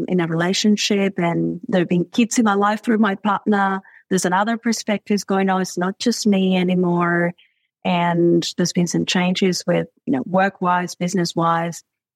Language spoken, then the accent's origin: English; Argentina; now in Australia; I'm from Argentina, I moved to Australia. Before that, I traveled the world.